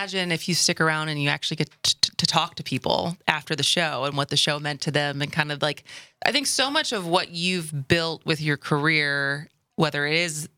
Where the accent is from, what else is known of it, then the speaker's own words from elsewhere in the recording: Madison, Wisconsin, United States; Oh yeah, my hometown.